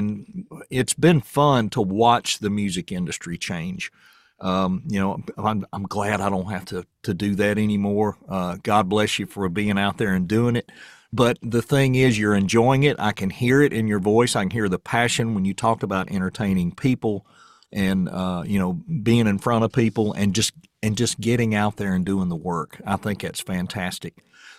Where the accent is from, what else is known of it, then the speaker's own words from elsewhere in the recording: United States; I'm from Rutherford County. I did not grow up here either. I'm a transplant.